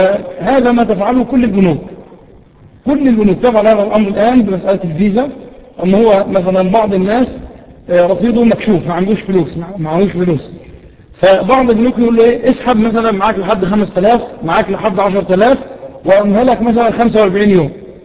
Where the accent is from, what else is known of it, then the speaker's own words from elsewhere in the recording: Kafr El Sheikh, Kafr El Sheikh Governorate, Egypt; باللهجة العامية عندنا في كفر الشيخ بنسميه إيه؟ بنسميه في كفر الشيخ إيه؟